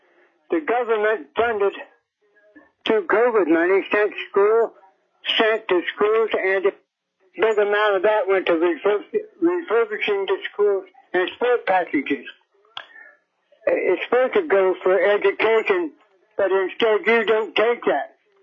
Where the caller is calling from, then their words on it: Kasiloff, Alaska, United States; I'm calling from Kasiloff, Alaska, and I'm representing myself.